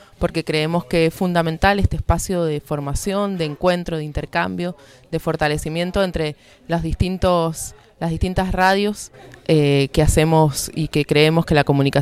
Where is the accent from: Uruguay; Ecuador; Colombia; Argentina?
Argentina; El Bermejo, Mendoza; Soy de El Bermejo, de Guaymallén, Mendoza.